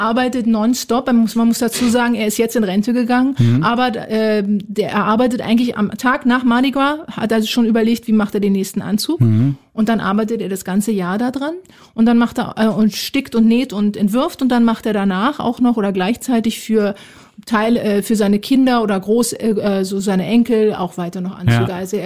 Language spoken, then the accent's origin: German; Berlin, Germany; Also ich bin ja Berlinerin und bin nach New York gegangen, um Filme über Musik zu machen.